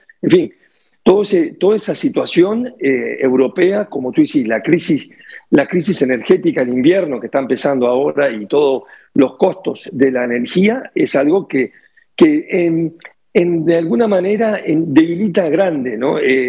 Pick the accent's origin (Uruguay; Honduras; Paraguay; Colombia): Uruguay; yo soy uruguayo